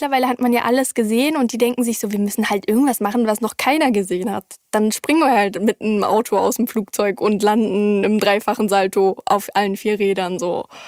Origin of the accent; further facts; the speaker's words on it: Brandenburg, Germany; ich bin halt in Brandenburg groß geworden